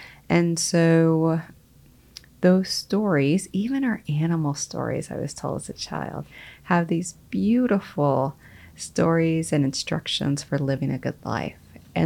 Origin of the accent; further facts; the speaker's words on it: Oklahoma, United States; I hail from the Choctaw Nation of Oklahoma.